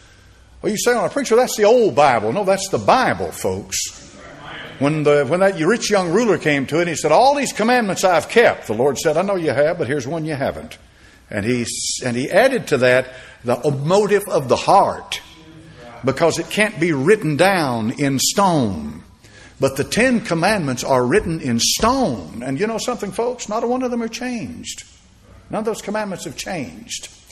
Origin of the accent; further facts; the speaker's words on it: Knoxville, Tennessee, United States; The town when I grew up in Knoxville, Tennessee, you go downtown.